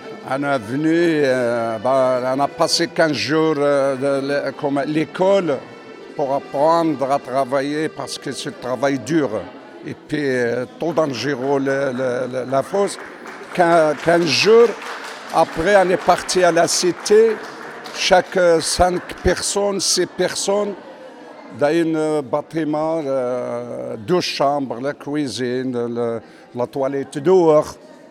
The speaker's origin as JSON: {"language": "French", "country": "Morocco", "moved": "yes", "lives_now": "France", "said": "Mais les gens qui sont passés à Casa, il y en a qui viennent par avion et nous, on est venu en France par bateau."}